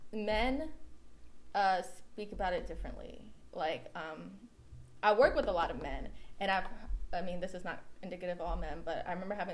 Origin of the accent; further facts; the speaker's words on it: China; now in United States; Like I'm from China, but yeah, I'm American, like that kind of situation.